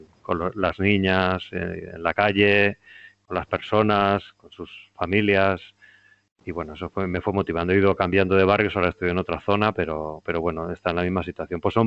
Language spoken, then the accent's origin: Spanish; Basque Country, Spain; born there; yo también soy de cerca de donde tú. Lo que pasa es que yo soy muy cerquita de Donosti, sí, de un pueblecito por allí, sí. Allí nací, luego acabé por aquí.